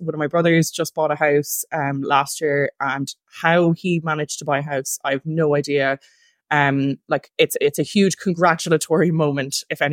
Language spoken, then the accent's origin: English; west of Ireland, Ireland; We are, you know, we're from the West. It rains all the time.